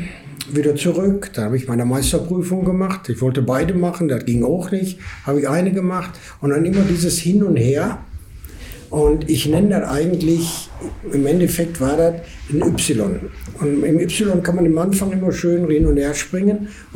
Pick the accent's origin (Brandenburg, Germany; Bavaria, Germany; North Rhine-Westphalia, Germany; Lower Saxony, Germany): North Rhine-Westphalia, Germany; Essen; Bin in Essen geboren, aufgewachsen, alles.